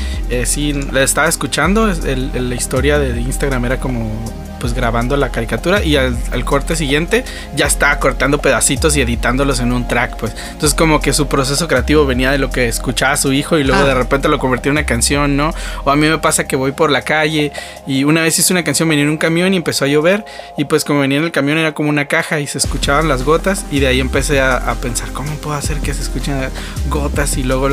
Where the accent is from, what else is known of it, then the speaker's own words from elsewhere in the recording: Mexico; Sí, pues el orgullo mexicano, ¿no? Siempre nos gusta como que levantar el nombre de México de alguna manera